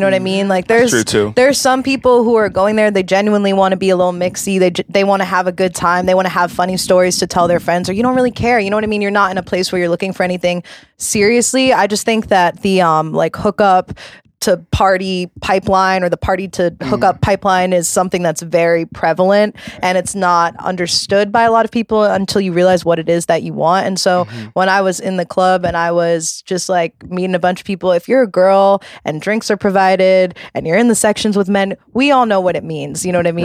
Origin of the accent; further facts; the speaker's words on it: New York, United States; I grew up in New York. I was in the club when I had no business being in the club.